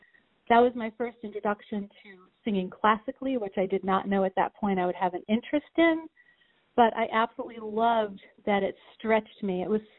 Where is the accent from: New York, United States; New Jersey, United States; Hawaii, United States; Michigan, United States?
New York, United States; I grew up in Long Island. I was 45 minutes outside of Manhattan, and everything was Broadway.